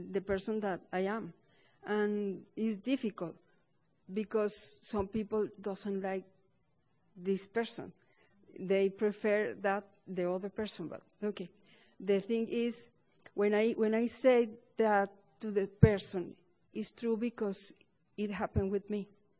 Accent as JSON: {"language": "English", "country": "Venezuela", "second_language": "English", "said": "I am compulsive overeater. I am green dot of the Region 8. I come from Venezuela. And I don't speak English good enough, but I try."}